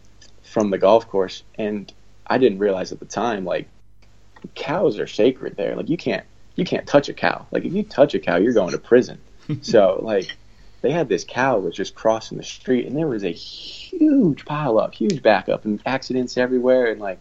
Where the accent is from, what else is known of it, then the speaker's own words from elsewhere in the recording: United States; just because I'm American doesn't mean I have to stay in America.